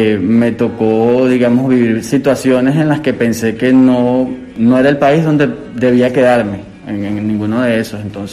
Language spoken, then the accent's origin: Spanish; Venezuela; also born or lived in Ecuador / Peru; now in Burgos, Spain; soy venezolano. Salí de mi país en septiembre del 2017.